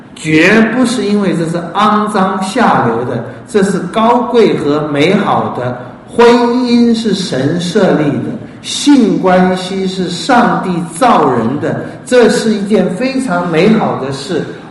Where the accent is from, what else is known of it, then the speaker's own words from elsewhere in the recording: China; 当我们爱国爱民的时候，我们中国也会说这很伟大